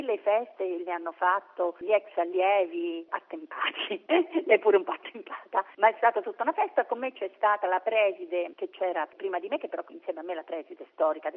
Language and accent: Italian; Rome, Lazio, Italy; io sono di Roma